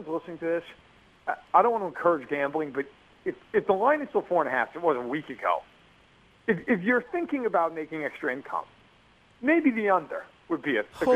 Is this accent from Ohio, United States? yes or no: no; New York, United States; I am from New York.